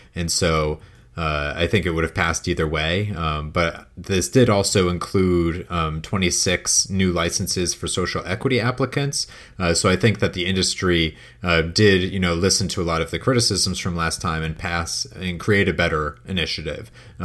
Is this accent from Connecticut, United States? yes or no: yes; Connecticut, United States; Yeah, and it does bleed up to my home state of Connecticut as well